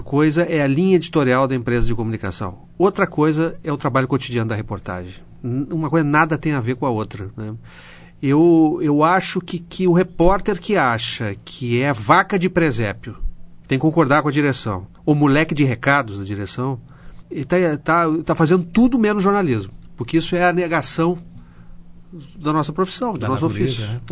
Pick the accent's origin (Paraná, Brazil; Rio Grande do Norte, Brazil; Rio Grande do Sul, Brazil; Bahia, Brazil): Rio Grande do Sul, Brazil; Santa Maria; lá na minha cidade, Santa Maria, no Rio Grande do Sul, quando eu era estudante de jornalismo